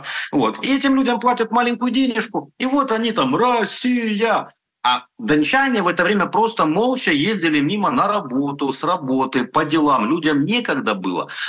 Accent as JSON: {"language": "Russian", "region": "Donetsk Oblast", "country": "Ukraine", "said": "потому что я дончанин, я житель Донецкой области"}